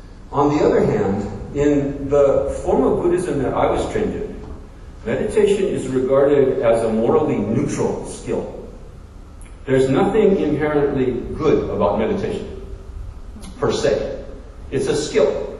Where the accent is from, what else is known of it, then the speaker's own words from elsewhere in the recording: Minnesota, United States; I grew up in Minnesota, which is near Canada